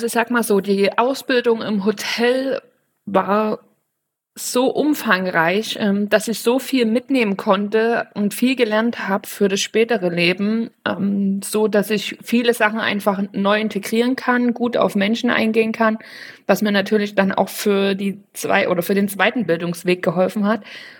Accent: Flöha, Saxony, Germany; Ich komme gebürtig aus der Nähe von Chemnitz, aus Flöha, falls dem einen oder anderen das kleine Örtchen etwas sagt. Und wollte gern nach Dresden oder Leipzig. Und damals ist es Dresden bzw. Radebeul geworden.

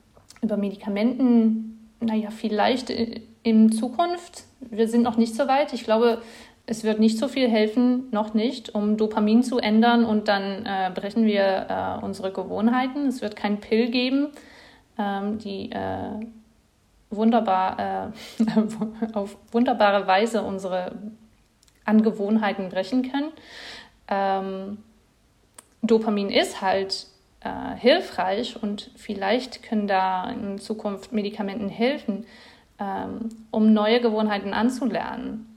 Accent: Netherlands; German is a second language; now in Leipzig, Germany; Zum Beispiel, wenn ich nach Leipzig gezogen bin, aus den Niederlanden, das ist ja nicht so spezifisch, aber dann ist meine ganze Umgebung hat sich geändert

